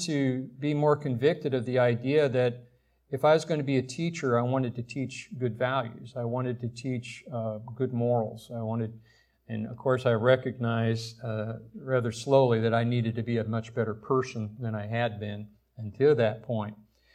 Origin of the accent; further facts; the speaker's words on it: Ravenna, Nebraska, United States; I'm originally from a small dirt farm, actually. I grew up in Nebraska, a little town, Ravana, Nebraska, about 1,300 people.